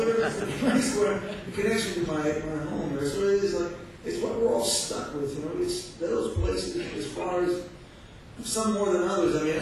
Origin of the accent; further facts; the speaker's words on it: New Jersey, United States; I was from New Jersey